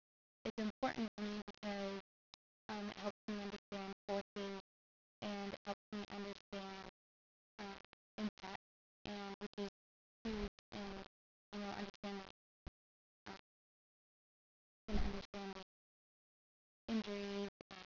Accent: Visalia, California, United States; I am 20 years old, and I'm from Visalia, California. Usually people don't know where Visalia is. It's about 30 minutes south of Fresno.

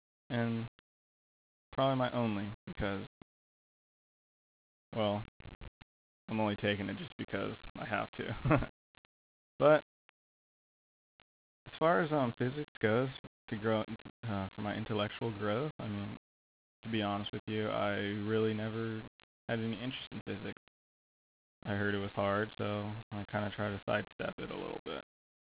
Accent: Visalia, California, United States; I was born and raised in Visalia, California, which is a little town about 45 minutes south of Fresno. Whenever I mention to people that I'm from Visalia, I always have to say I'm from the Fresno area.

